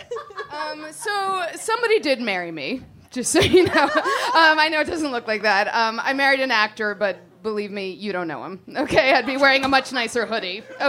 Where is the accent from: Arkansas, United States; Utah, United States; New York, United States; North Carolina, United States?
New York, United States; because I'm a Jew from New York.